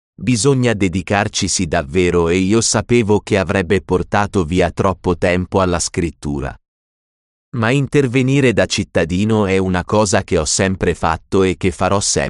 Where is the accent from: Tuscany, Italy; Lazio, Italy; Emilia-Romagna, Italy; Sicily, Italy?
Sicily, Italy; in cui racconto la mia infanzia in Sicilia, l'Italia sotto il fascismo